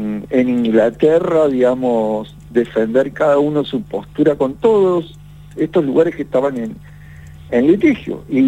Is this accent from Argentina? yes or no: yes; San Martín de los Andes, Neuquén, Argentina; now in Chile; estoy en Chile, sí, soy académico, trabajo aquí en Chile, pero vengo de San Martín de los Andes. Viví muchos años en San Martín de los Andes antes de venirme acá a Chile a seguir investigando.